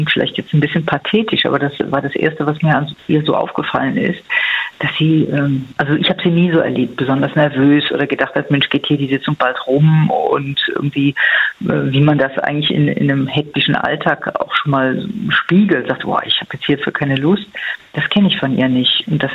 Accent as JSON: {"language": "German", "region": "Rhineland", "country": "Germany", "said": "Gut, als Rheinländerin kann ich sagen"}